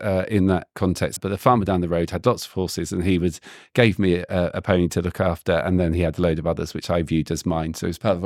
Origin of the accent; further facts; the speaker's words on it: South West England, United Kingdom; And we grew up in Cornwall, very small village.